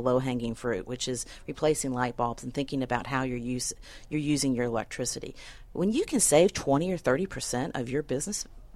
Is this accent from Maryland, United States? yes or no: no; Alabama, United States; I'm from Alabama, so I don't do math.